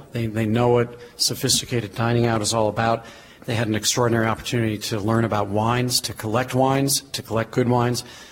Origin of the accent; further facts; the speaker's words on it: St. Louis, Missouri, United States; When I grew up in St. Louis, I would travel to Chicago all the time.